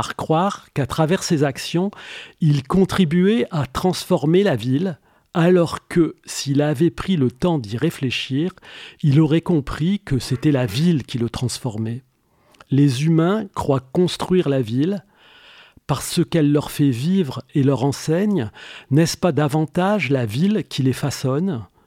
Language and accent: French; Arras, Hauts-de-France, France; Je suis né à Arras, le livre parle de mes 44 premières années à Arras, mais alors je me sens d'Arras effectivement